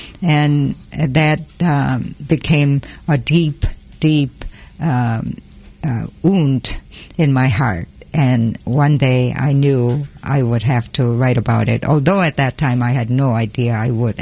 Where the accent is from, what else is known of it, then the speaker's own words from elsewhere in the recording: South Korea; English is a second language; Yes. I was 7 years old during the Korean War. Even before that, I have a story to share with you. It was a patriarchal society, totally male-dominated values every day for men and women to have to follow.